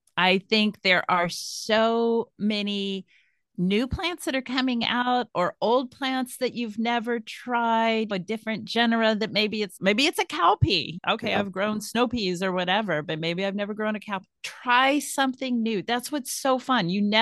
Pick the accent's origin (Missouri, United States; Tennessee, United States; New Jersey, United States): Missouri, United States; I grew up in Missouri. I grew up on a family farm. We had like 500 acres and my dad farmed the corn, wheat, soybeans, et cetera.